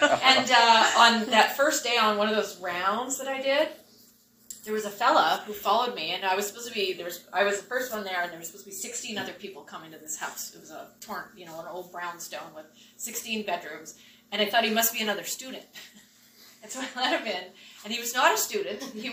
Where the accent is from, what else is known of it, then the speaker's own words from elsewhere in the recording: Smithers, British Columbia, Canada; I grew up in Smithers, and I was deeply convinced that I was like a very cosmopolitan person. All evidence to the contrary. I mean, Prince George was the biggest place I had ever been.